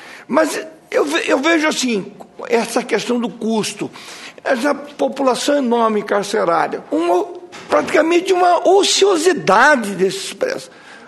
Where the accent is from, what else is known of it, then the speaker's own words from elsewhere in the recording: Mato Grosso do Sul, Brazil; Mas eu sou do Mato Grosso do Sul.